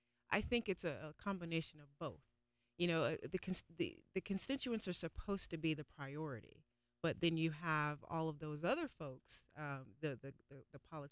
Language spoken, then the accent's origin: English; Melbourne, Victoria, Australia; tell them about my upbringing, that I came from Melbourne, just like you are.